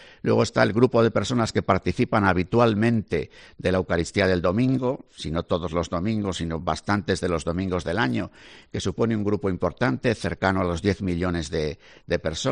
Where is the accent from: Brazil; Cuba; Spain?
Spain; Valladolid, Castile and León; yo soy de Valladolid.